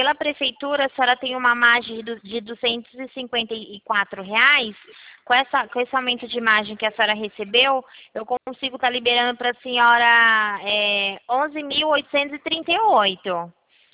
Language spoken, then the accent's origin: Portuguese; Rio Claro, São Paulo, Brazil; Eu sou aqui de Rio Claro, interior de São Paulo.